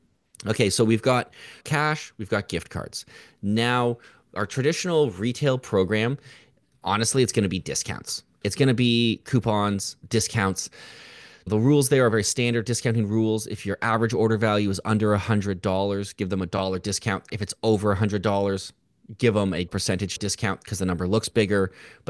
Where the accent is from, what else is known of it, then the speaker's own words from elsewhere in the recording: Canada; I'm from Canada.